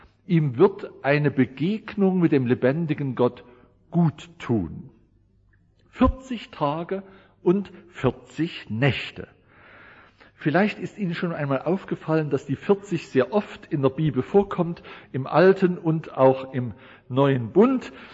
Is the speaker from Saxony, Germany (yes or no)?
no; Thuringia, Germany; Ich bin Thüringer, ist unübertroffen, können Sie mit Spätzle nicht mithalten.